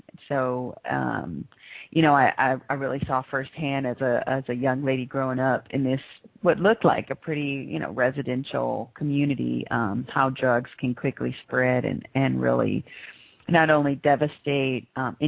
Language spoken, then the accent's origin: English; East Palo Alto, California, United States; Well, I really did grow up in a ghetto, so... It is a typical California, suburb, a poor community called East Palo Alto, California.